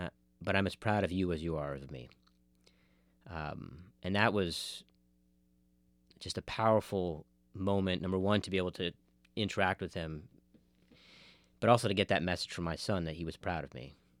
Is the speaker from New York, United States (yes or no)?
yes; Manhattan, New York, United States; And you know, I grew up in Manhattan, so this notion of community is kind of foreign to me